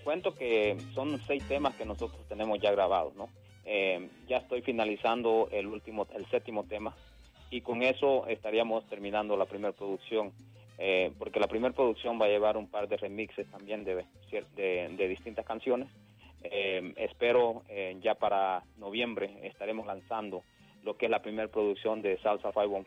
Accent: El Salvador; Yo siempre quería escribir un tema para mi lindo país, El Salvador.

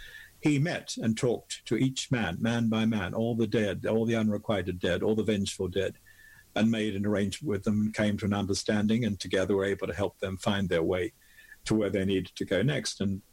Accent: Australia; now in North America; I grew up in Australia.

